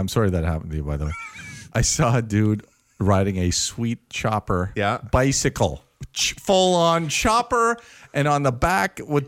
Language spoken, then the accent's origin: English; Ireland; When I was growing up in Ireland in the 80s